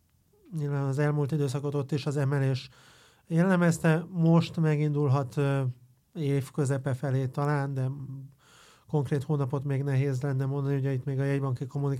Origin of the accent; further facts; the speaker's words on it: Budapest, Hungary; Ráfér, bár Budapestre is ráfér, azért budapestiként szerintem ezt is hozzátesszük.